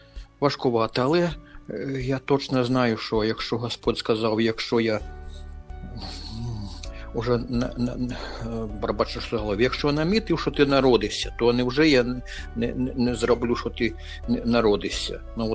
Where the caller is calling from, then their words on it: Slovakia; Телефоную я зі Словаччини.